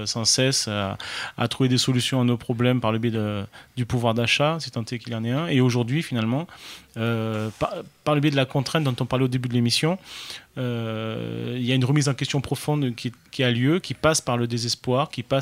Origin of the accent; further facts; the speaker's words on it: Crete, Greece; Et en Crète, en particulier, mon île, puisque je suis originaire de Crète